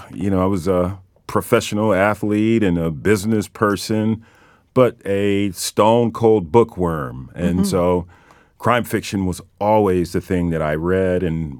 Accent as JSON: {"language": "English", "town": "San Diego", "region": "California", "country": "United States", "tie": "born or raised there", "said": "I can say I'm from San Diego, and people will say, oh my God, I love that place. But I really understand that they're talking about the beach communities. Mm-hmm. They're not talking about the San Diego that I grew up"}